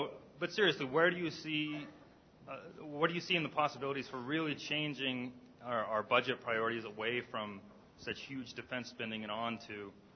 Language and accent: English; New Mexico, United States; I'm from New Mexico, and I just kind of wanted to ask the panel their thoughts